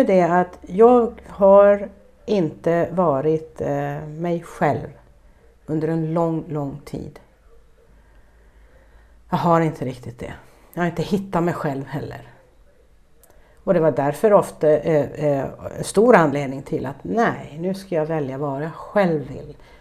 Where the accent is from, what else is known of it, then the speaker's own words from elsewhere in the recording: Stockholm, Stockholm County, Sweden; Jag menar, jag är uppvuxen i Stockholm.